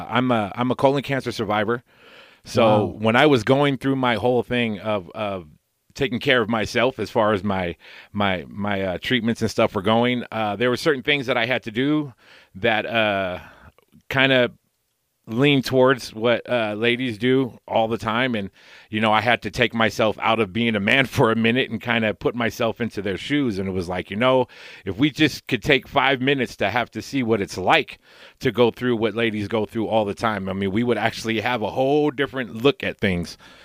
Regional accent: California, United States; I talk about how I was raised in the Bay Area. So, like, I'm probably the first Hawaiian comedian who hasn't performed in Hawaii yet.

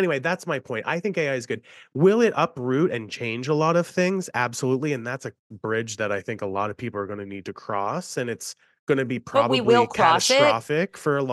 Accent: Maryland, United States; now in Pittsburgh, United States; Now, listen, I'm from Western Maryland, coal mining area. I went to WVU, coal mining area. I live in Pittsburgh, coal mining area

